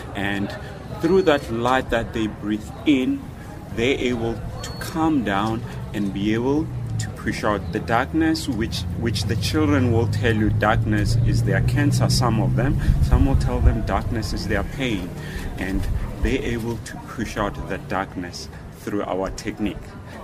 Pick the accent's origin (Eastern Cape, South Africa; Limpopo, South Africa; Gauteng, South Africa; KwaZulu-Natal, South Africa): Gauteng, South Africa; Pretoria; I'm from Pretoria, and I'm teaching karate in Pretoria